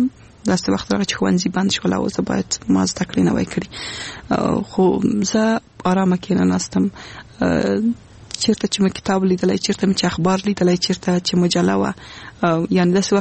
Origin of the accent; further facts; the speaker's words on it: Wardak, Afghanistan; زه خپله د وردګ ولایت څخه یم